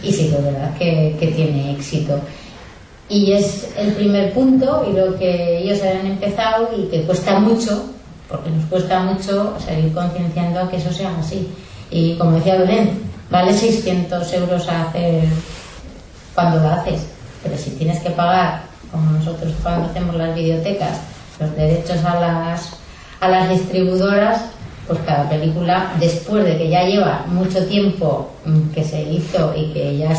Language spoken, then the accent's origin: Spanish; Pamplona, Navarre, Spain; Yo doy fe, porque yo soy de Pamplona, y suelo acudir a esas películas.